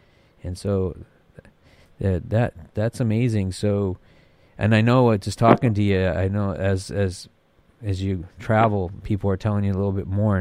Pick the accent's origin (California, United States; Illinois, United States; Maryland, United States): California, United States; Growing up in California, far away from my Oklahoma Cherokee roots, I was intrigued with the story